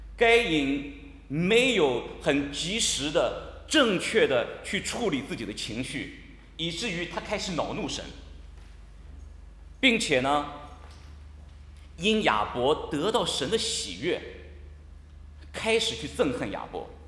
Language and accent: Chinese; Qingdao, Shandong, China; accent: Qingdao; 我这个有时候讲几句青岛话，不知道大家能不能听得懂。